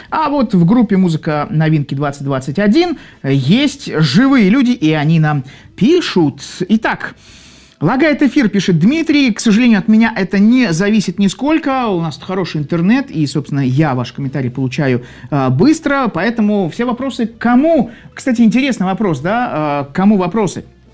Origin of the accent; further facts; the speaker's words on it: Saint Petersburg, Russia; Естественно, я из Санкт-Петербурга.